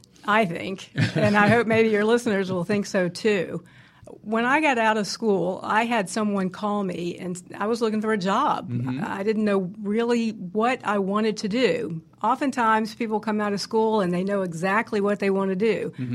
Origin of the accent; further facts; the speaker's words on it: Jacksonville, Florida, United States; moved away as an adult; also born or lived in St. Augustine / New York / California / Baltimore; I was born in St. Augustine, Florida. I was raised in Jacksonville, two brothers and a sister, two loving, wonderful parents, and left Florida in 1979 to venture out as a young rookie in my career